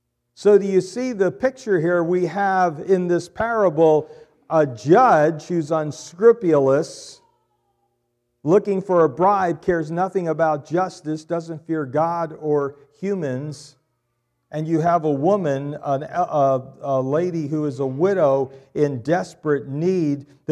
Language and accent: English; Pennsylvania, United States; I like the word, I think it's Pennsylvania Dutch. I came from Pennsylvania, pester.